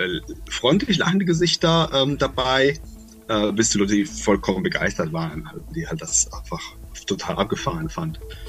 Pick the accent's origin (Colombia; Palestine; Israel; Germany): Colombia; Ich bin in Kolumbien aufgewachsen und habe keinen Fußball gespielt.